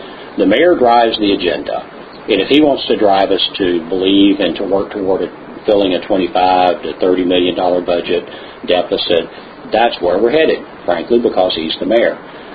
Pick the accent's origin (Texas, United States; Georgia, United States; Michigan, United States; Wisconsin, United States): Texas, United States; Kingwood; So a lot of people will look at me and think that since I'm a Republican, I'm conservative, I'm from Kingwood, Clear Lake, that I'm going to automatically vote no.